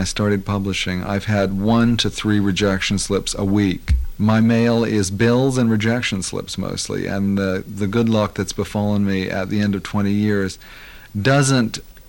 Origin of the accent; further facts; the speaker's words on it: Rocky Point, North Carolina, United States; There were people in my hometown with my same last name who were black people